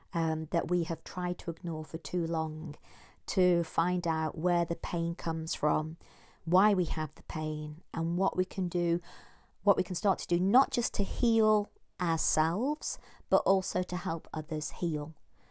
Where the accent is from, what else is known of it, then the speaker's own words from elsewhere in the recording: United Kingdom; And the Empire was a great thing. Being British was a great thing.